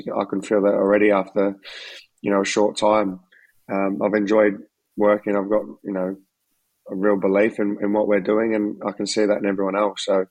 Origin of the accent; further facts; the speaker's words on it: Australia; moved away as an adult; now in England; I still feel so Aussie, but sometimes I forget if I still sound Aussie. And one of the boys reminded me yesterday that I still sound very Aussie. So that made me happy. But yeah, I guess my whole adult life, I've lived in Eng